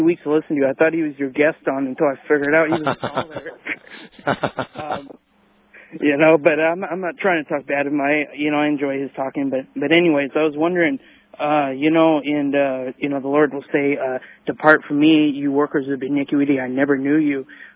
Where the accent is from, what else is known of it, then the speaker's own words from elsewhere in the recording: Seattle, Washington, United States; I just wanted to call and say I'm from Seattle, and I love you, man